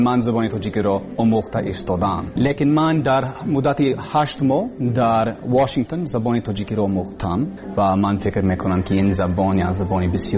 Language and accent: Persian; Texas, United States; born there; Persian is a second language; من زادگاهم تکساس، ایالت تکساس و در آنجا در دانشگاهی تکساس در شهر آستن در تاکتی تکساس تحصیل میکردم